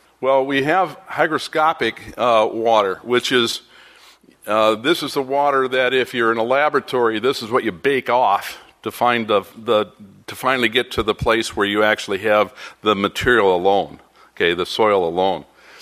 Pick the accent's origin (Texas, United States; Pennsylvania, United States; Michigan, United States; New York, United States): Michigan, United States; I grew up in Michigan. I grew up on spring-fed lakes and eutrophying lakes as well